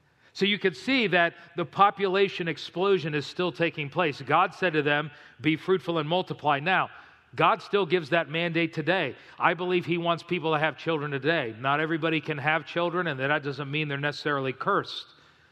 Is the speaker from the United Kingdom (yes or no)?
no; Miami, Florida, United States; In fact, I grew up in South Florida in Miami, so we really didn't get a change of seasons.